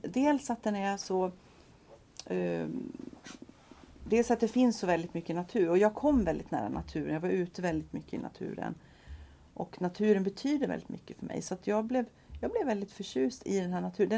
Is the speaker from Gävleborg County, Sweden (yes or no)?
yes; Sandviken, Gävleborg County, Sweden; now in Stockholm, Sweden; Och då jag växte upp i Sandviken utanför Gävle.